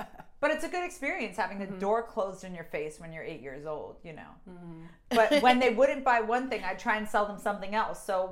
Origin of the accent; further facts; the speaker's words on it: Pennsylvania, United States; There were ponds near where we lived at different like rental like developments, because I'm from Penn State, where there's just so many places for students to live off campus.